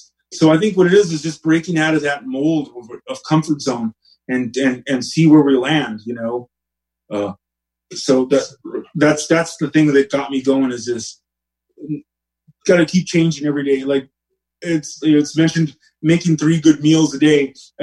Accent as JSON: {"language": "English", "town": "Oxnard", "region": "California", "country": "United States", "tie": "born or raised there", "said": "I mean, I grew up here in Oxnard, where Guild is now. And a young kid, poor kid, wanted to learn guitar."}